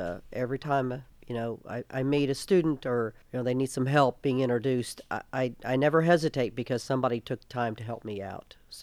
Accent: Hondo, Texas, United States; I grew up in Hondo, Texas

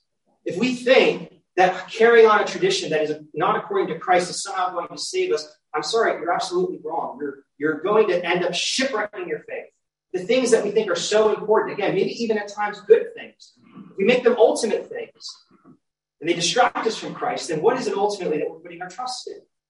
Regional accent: New Jersey, United States; You know, I'm from New Jersey, so I'm New Jersey, and I guess that's part of my identity, right?

